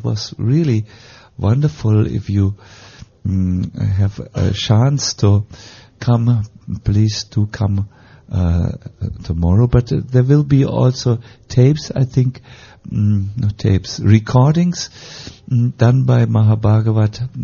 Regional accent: Germany; English is a second language; I know Prashanta wouldn't say this, but we are from Germany, we say such things.

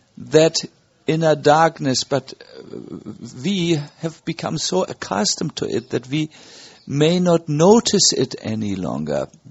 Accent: Germany; accent: German; English is a second language; You have to somehow navigate your way through my heavy German accent.

